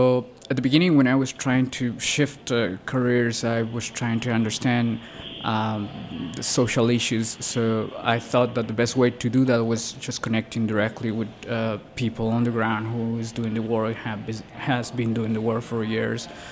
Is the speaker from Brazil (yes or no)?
no; Ecuador; now in Washington, United States; I'm from Ecuador. I came to the U.S. about like around 6-7 years ago, maybe. I've been living in D.C. for around 4 years and a half.